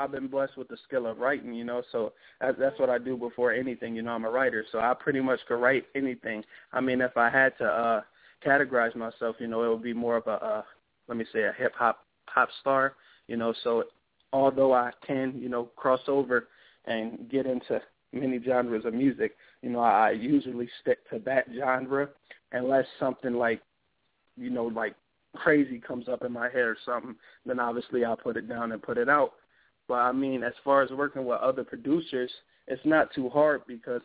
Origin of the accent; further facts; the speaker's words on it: Kenosha, Wisconsin, United States; I'm from Kenosha, Wisconsin, a small town of about 100,000 people, located in the middle of Milwaukee, Wisconsin, and Chicago, Illinois.